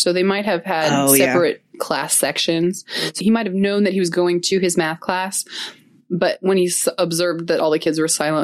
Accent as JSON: {"language": "English", "country": "United States", "said": "Like, cause I'm American, and that's not me being racist."}